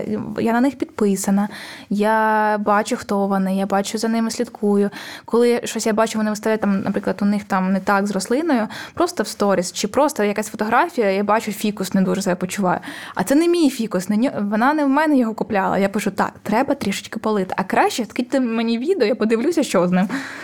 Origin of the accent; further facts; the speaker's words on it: Vovchansk, Kharkiv Oblast, Ukraine; в мене батьки з Вовчанська, ми взагалі з Вовчанська.